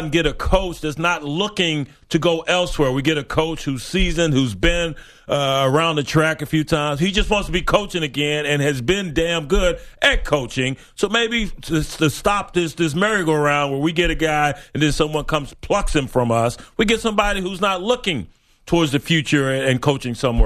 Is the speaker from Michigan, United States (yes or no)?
no; Lubbock, Texas, United States; Then they're going to Lubbock. My hometown, they went into the L.A. and beat up on Tech again.